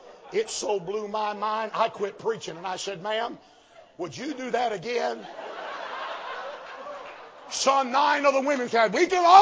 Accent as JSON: {"language": "English", "town": "Cleveland", "region": "Ohio", "country": "United States", "tie": "born or raised there", "also_born_or_lived": "Mississippi", "said": "I was born in Mississippi, and my mom and dad moved up there because my daddy worked for Ford Motor Company. And so I was raised in the ghettos of Cleveland, Ohio."}